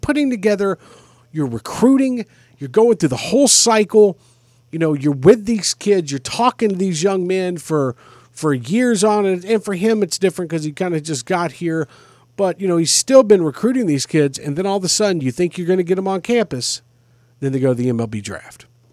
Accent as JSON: {"language": "English", "town": "Mobile", "region": "Alabama", "country": "United States", "said": "Dude, I'm from Mobile, Alabama."}